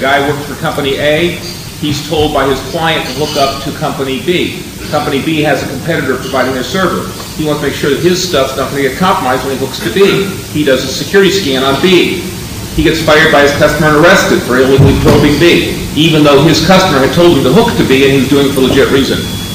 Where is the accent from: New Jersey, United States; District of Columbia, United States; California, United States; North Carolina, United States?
California, United States; while we come from California, I do, and I talk California